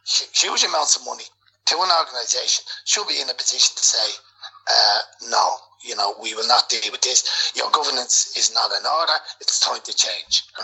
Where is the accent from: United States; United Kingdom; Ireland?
Ireland; We're all Irish. I mean, I love Ireland winning